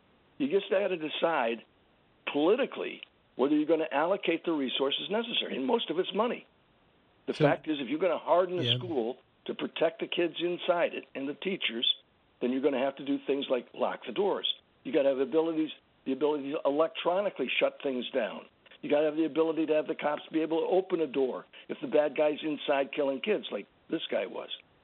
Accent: San Antonio, Texas, United States; born there

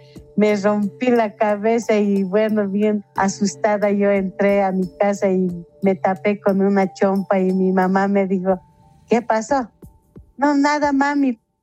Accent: La Paz, Bolivia

